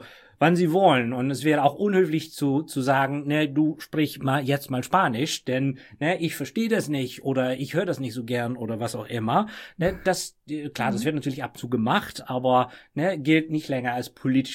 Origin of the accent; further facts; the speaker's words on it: Friesland, Netherlands; ich kann da wahrscheinlich am meisten über meine Heimatregion erzählen, über die Provinz Friesland in den Niederlanden